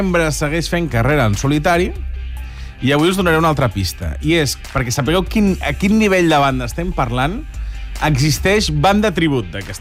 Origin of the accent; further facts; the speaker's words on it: Vilanova i la Geltrú, Catalonia, Spain; Els vaig veure dissabte al meu poble, a Vilanova i la Geltrú.